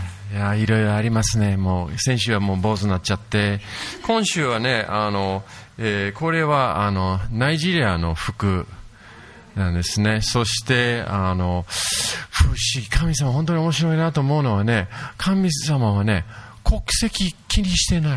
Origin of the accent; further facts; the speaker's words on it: Yokohama, Kanagawa, Japan; 私は東京まで横浜育ちで、ほとんど、ね、子供の時に、日本人の方と関わって